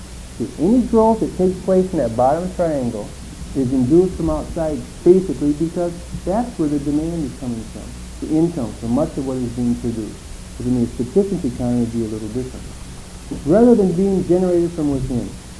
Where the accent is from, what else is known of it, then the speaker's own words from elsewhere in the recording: Iowa, United States; The best way to turn that around is, I come from Iowa.